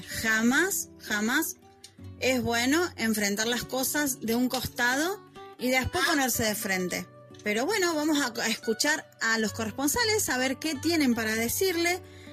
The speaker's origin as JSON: {"language": "Spanish", "country": "Argentina", "said": "desde Argentina"}